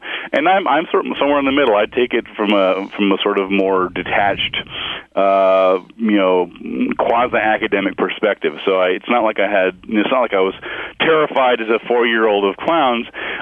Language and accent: English; Corrales, New Mexico, United States; I grew up in Corrales, outside of Albuquerque